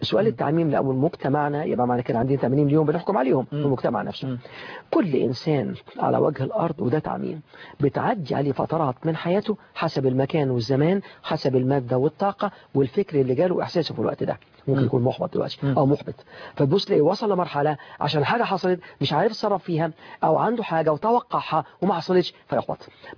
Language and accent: Arabic; Alexandria, Alexandria Governorate, Egypt; يعني احنا من اسكندريه، من جوه اسكندريه. لازم الاسكندراني الحق يبقى حاجه من الاثنين، يا اما من بحري يا اما من كرموز، واحده من الاثنين. احنا من بحري، حتى البحري اللي ورا. فوالله اترعرعت فيها،